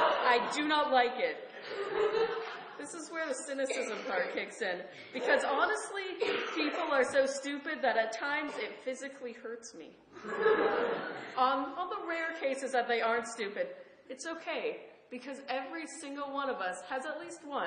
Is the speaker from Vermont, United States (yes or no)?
no; Mendocino, California, United States; I'm from Mendocino